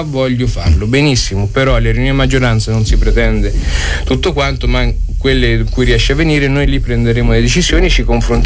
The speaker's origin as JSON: {"language": "Italian", "town": "Fossato di Vico", "region": "Umbria", "country": "Italy", "said": "io vengo da Fossato di Vico, provincia di Perugia."}